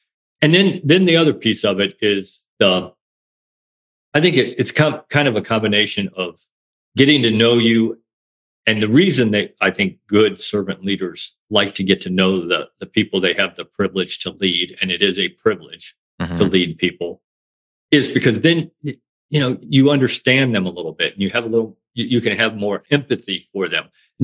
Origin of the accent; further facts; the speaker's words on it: Illinois, United States; now in Florida, United States; Yeah, so I grew up in a small little farm town in northern Illinois, which is why I live in Florida, because I'm never living through winters like that ever again.